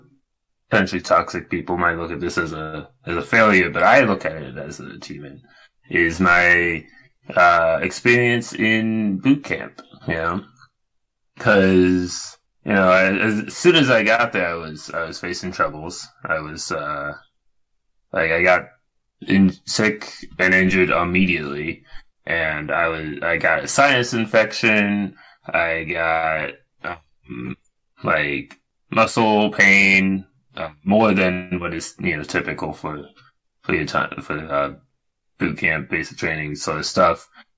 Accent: New York, United States; We were located in New Jersey, and you know, I grew up in New York, and so I gotta hate it automatically

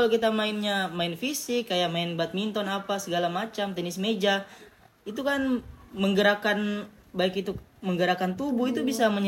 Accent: Southeast Sulawesi, Indonesia; Kita ini kan putra daerah Sulawesi Tenggara

